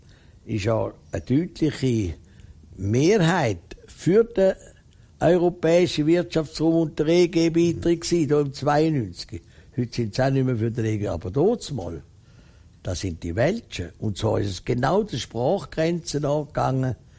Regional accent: Switzerland; Also wir sind Schweizer.

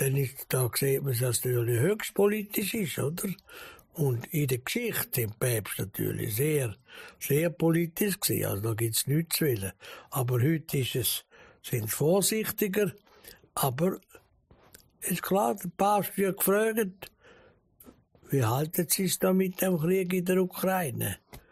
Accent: Zurich, Switzerland; Aber ich bin Protestant und ich bin Zürcher.

